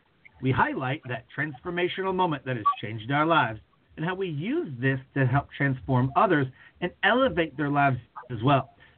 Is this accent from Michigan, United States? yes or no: yes; Michigan, United States; I have, some family in Michigan. I'm from Michigan